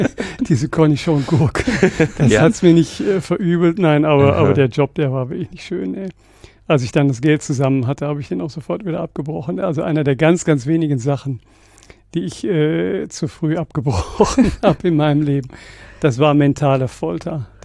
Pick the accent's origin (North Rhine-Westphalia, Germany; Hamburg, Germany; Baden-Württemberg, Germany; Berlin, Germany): North Rhine-Westphalia, Germany; bei der Fabrik Essiggurkenkühne in Herungen in meiner alten Heimat am Niederrhein